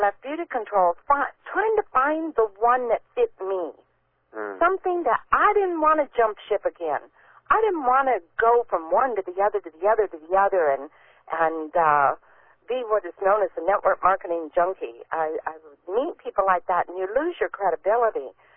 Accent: Illinois, United States; I grew up in Illinois, 2 hours from Jack, which is amazing that we met down here decades later. But grew up without a lot of money. My dad worked in a steel mill.

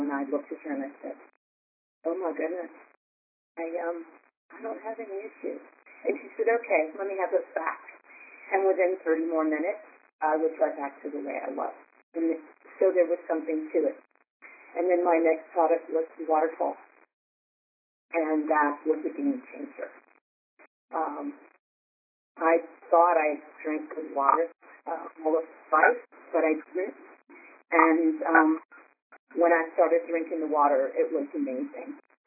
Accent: South Carolina, United States; I'm from South Carolina.

